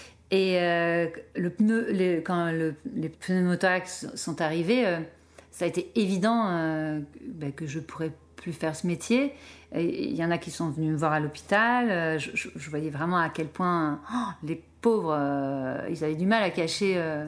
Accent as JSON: {"language": "French", "town": "Clermont-Ferrand", "region": "Auvergne-Rhône-Alpes", "country": "France", "tie": "born or raised there", "said": "Ben moi, j'ai grandi en France, en Auvergne, dans une ville assez populaire qui s'appelle Clermont-Ferrand. Et j'ai grandi dans un quartier HLM. Dans des grandes tours"}